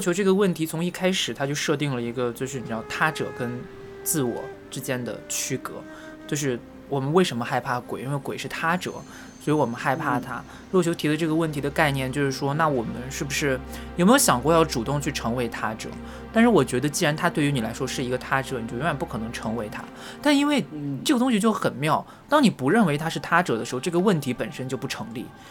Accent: Northeast China, China; 叫我们东北人叫老姨

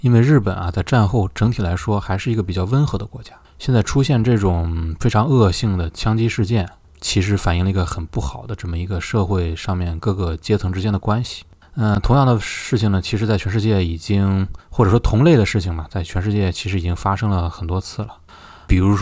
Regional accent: China; 我们中国人讲盖棺定论

